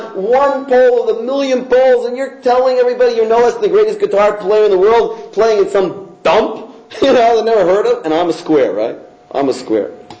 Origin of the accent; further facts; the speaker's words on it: Toronto, Ontario, Canada; And I'm not from Manhattan, from a small town called Toronto